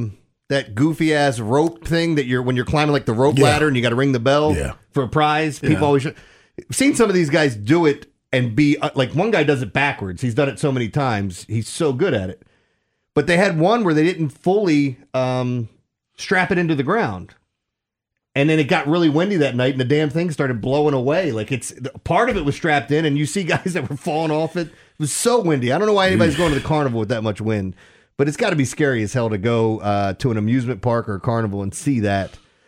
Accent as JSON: {"language": "English", "town": "Middle River", "region": "Maryland", "country": "United States", "tie": "born or raised there", "said": "growing up in Middle River, we had the carnival right there. There was one in Dundalk that would pop up. It was walking distance from my house."}